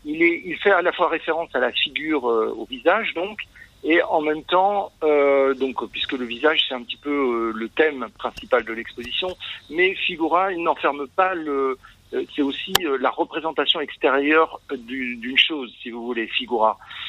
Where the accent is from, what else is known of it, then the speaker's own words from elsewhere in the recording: Paris, Île-de-France, France; born there; now in Bordeaux, France; Je suis né à Paris, j'ai fait les Beaux-Arts à Bordeaux. Ensuite, j'ai habité à Paris, je suis retourné à Paris pendant une dizaine d'années.